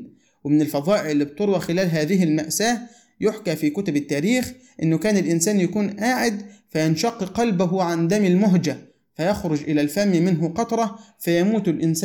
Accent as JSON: {"language": "Arabic", "country": "Egypt", "said": "وإحنا كمصريين عندنا مثل بيقول محدش بيموت من الجوع"}